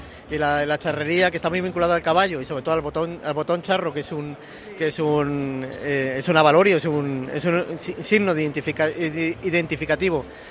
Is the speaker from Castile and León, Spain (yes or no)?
yes; Salamanca, Castile and León, Spain; yo no soy murciano, no soy alicantino, ni soy andaluz, pero tampoco soy salmantino, soy charro.